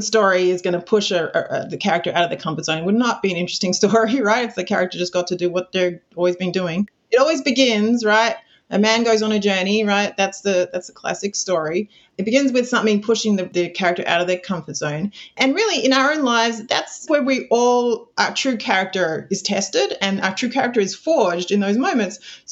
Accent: Sydney, New South Wales, Australia; now in Israel; I'm from Sydney, Australia, if you can't hear, but I live in Israel for over 20 years.

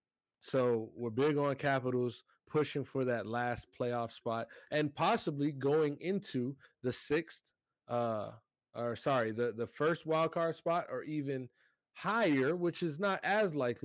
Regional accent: Florida, United States; But at the same time, I am from Broward County. We have a hockey team playing in our city.

